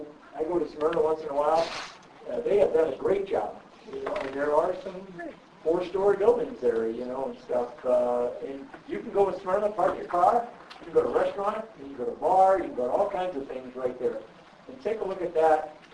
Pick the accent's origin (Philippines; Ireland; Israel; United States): Ireland; Well, I don't know about the rest of you, but I'm an Irishman.